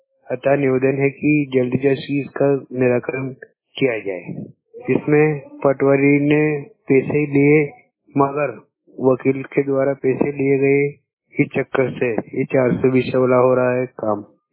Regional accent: Rajgarh, Madhya Pradesh, India; माचलपुर तहसील जीरापुर जिला राजगढ़ मध्य प्रदेश।

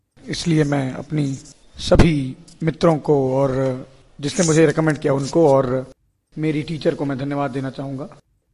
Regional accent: Mumbai, Maharashtra, India; मैं मुंबई महाराष्ट्र से हूँ।

